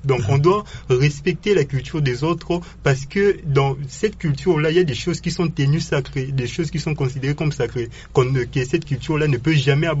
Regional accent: DR Congo; Alors que nous sommes Congolais, nous sommes appelés à cohabiter, à rester ensemble.

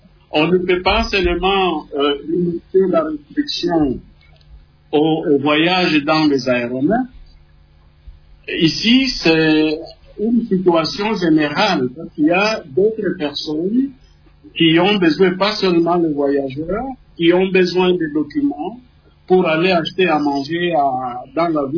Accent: DR Congo; Mais alors, de nouveau, le problème chez nous en RDC, c'est le contrôle de nos populations.

